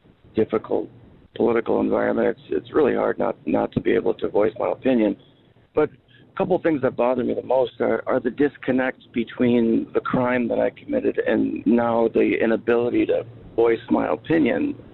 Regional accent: Minneapolis, Minnesota, United States; I'm from Minneapolis, and I have a felony on my record

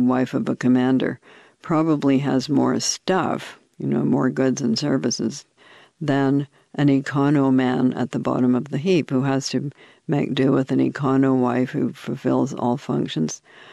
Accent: Canada; As a Canadian, I was simply going back to my roots, which were among those New England Puritan ancestors.

